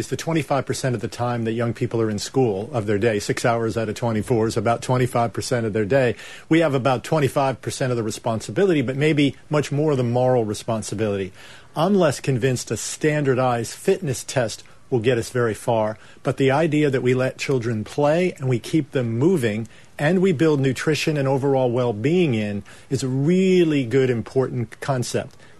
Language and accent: English; New York, United States; also born or lived in Virginia; Yeah, I grew up in New York and Virginia in the U.S.